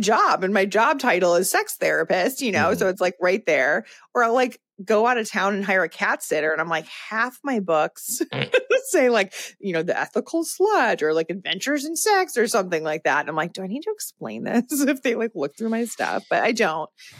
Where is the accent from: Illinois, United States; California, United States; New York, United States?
Illinois, United States; Chicago; I think, you know, you said you're in Chicago. I'm from Chicago.